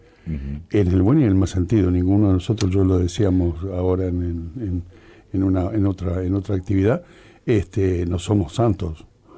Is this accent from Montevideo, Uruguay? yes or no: yes; Montevideo, Uruguay; Yo también soy como Alicia de Montevideo. Me crié en la aduana.